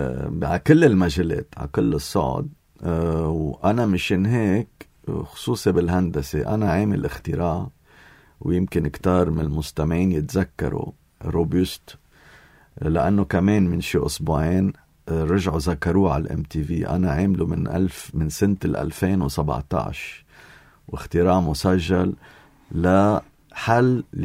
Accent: Lebanon; أنا أصل لبناني

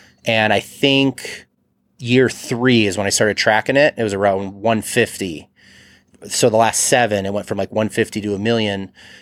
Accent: Illinois, United States; where I grew up in Illinois, percentage based on the house.

